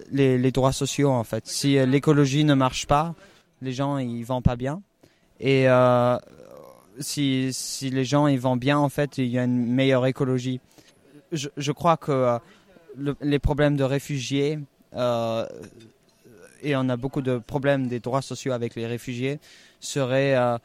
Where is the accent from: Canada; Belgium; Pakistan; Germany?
Germany; j'ai 16 ans et je viens d'Allemagne et je vais dans une petite école de province.